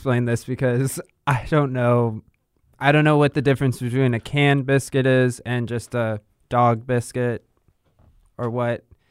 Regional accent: Findlay, Ohio, United States; I'm from Findlay, Ohio.

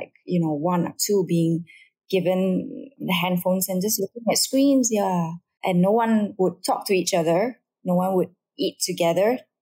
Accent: Malaysia; also born or lived in London, United Kingdom; it all started when my little family and I relocated back to Malaysia from London. We were there for a long time, for about 16, 17 years.

